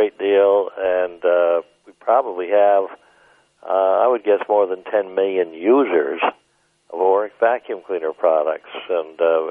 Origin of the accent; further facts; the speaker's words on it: Duluth, Minnesota, United States; born there; Yeah, I was born in Duluth.